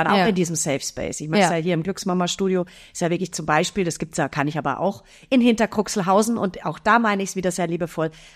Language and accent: German; Eichenau, Bavaria, Germany; Ich komme auch aus Hinterkruxelhausen. Ich meine, ich komme aus Fürstenfeldbruck. Ich sag's immer, damit es ein bisschen cooler klingt, Fürstenfeldbrooklyn. Ja, ich bin aber aufgewachsen in Eichenau, das ist der Nebenort. Also es sind wirklich ein Mini-Ort.